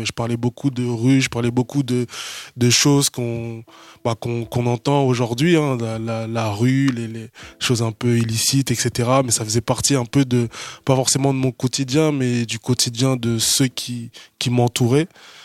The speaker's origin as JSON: {"language": "French", "town": "Orléans", "region": "Centre-Val de Loire", "country": "France", "tie": "born or raised there", "said": "Donc, c'est comme ça qu'on m'appelait dans mon ancienne ville, là où j'ai grandi, Orléans."}